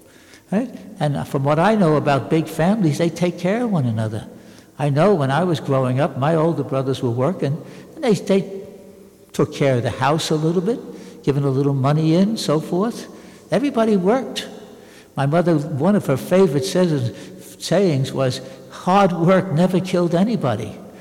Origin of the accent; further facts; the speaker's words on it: United States; I come from America. You could walk for days in the Midwest and not even see a house.